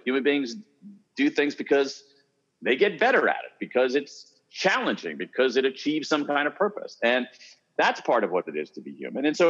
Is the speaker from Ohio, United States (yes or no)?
yes; Columbus, Ohio, United States; born or raised there